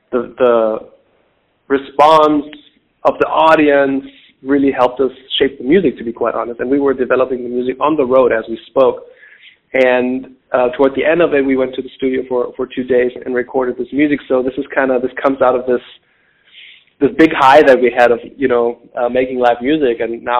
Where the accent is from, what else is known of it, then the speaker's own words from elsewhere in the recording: Lower Saxony, Germany; I'm from a small town near Hanover, Germany, West Germany, so not a lot of access to live venues, although some.